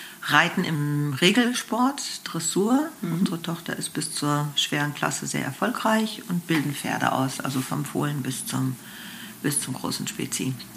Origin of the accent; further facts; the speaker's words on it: Unna, North Rhine-Westphalia, Germany; also born or lived in Lake Constance; Gebürtig komme ich vom Bodensee. Aufgewachsen bin ich im Ruhrgebiet in Unna in einer rein Akademikerfamilie